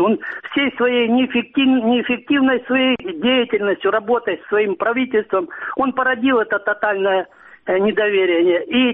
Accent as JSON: {"language": "Russian", "region": "Luhansk Oblast", "country": "Ukraine", "said": "Я из Луганской области"}